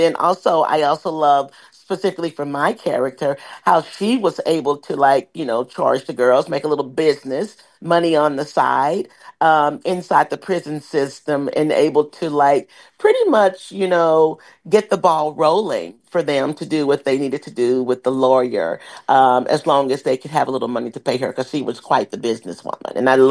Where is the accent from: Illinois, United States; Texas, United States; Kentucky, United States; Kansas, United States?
Texas, United States; Tyler; she was my dance and theater teacher in my hometown of Tyler, Texas.